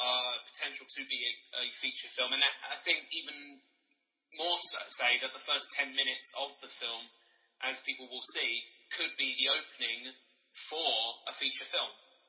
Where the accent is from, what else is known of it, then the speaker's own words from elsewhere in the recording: London, United Kingdom; I mean, I'm from East London, so, is there really a very distinctive accent there?